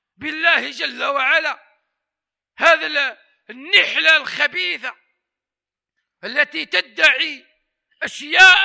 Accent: Algeria; عندنا في الجزائر

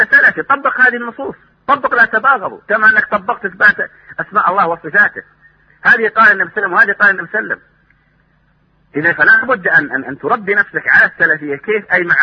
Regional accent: Saudi Arabia

